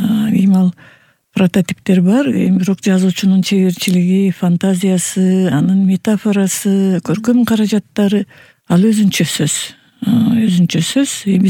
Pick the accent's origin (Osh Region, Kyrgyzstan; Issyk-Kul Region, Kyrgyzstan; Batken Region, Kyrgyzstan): Batken Region, Kyrgyzstan; Kara-Bulak; Мен Баткен районунун Кара Булак айылында төрөлүп чоңойгонмун.